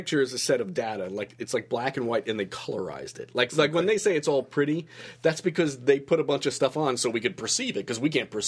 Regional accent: Washington, District of Columbia, United States; maybe if you're from further north and you're accustomed to normal falls like I grew up in Washington, D.C.

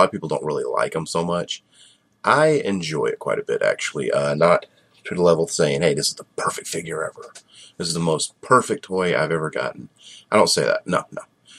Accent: Georgia, United States; And you're from Minnesota. I'm from Georgia.

